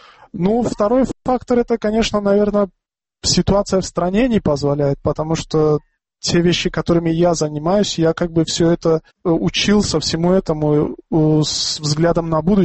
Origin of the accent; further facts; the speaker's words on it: Tajikistan; я, будучи из Таджикистана, могу делать какие-то интересные вещи